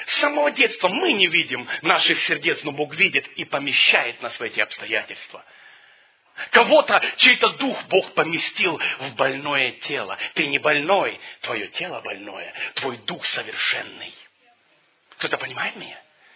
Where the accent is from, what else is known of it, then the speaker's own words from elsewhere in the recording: Ukraine; born there; Первые годы моей молодости, знаете, когда мы родились на Украине, мать работает на двух работах